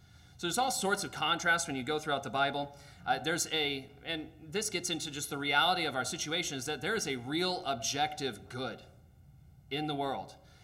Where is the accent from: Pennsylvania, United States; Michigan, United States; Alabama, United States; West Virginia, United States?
Michigan, United States; Kalamazoo; moved away as an adult; I'm from Kalamazoo, Michigan originally, but over 7 years ago we came up, and it's been a blessing.